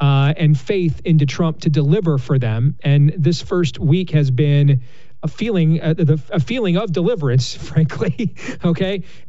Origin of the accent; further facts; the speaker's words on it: Iowa, United States; from participating in a lot of GOP primaries in my home state of Iowa and around the country.